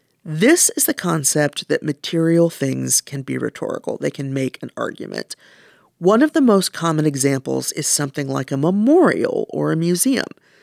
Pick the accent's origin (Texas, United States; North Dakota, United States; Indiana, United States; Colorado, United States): Texas, United States; It matters that I'm from Texas. That affects the way I talk and think and eat and a whole host of things.